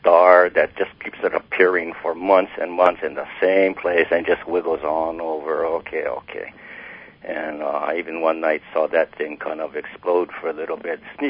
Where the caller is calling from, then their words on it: Oakland, California, United States; And anyway, I'm calling from Oakland.